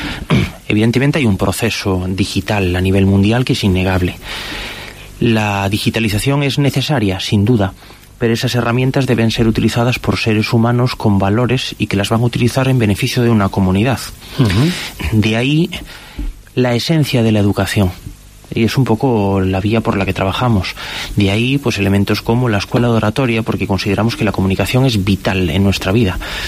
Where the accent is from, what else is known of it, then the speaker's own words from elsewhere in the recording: Galicia, Spain; como buen gallego